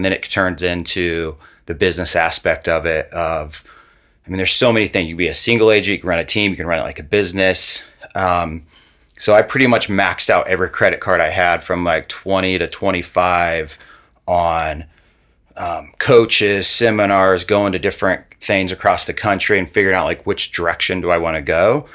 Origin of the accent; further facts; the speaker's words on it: Omaha, Nebraska, United States; Yeah. So I grew up here in Omaha, Ponca Hills area. So my dad actually still lives there to this day.